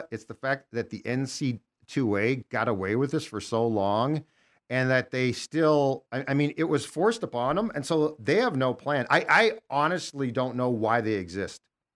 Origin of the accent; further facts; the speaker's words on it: Minnetonka, Minnesota, United States; I'm so old that while I attended Benilde for high school, I grew up in Tonka.